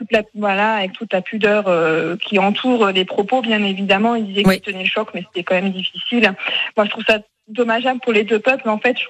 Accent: Caen, Normandy, France; Non, mais de Caen.

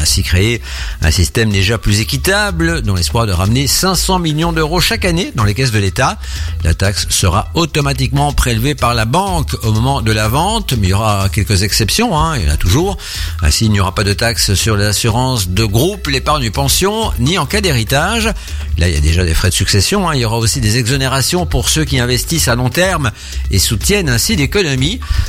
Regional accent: Belgium; Chez nous, en Belgique, les cafés et les restos sont tout aussi fragilisés et pour les mêmes raisons

